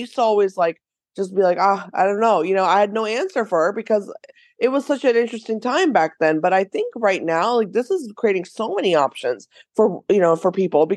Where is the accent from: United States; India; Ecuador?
India; I come from a culture like, you know, in India, like my parents were from India. I'm from India. I was born there.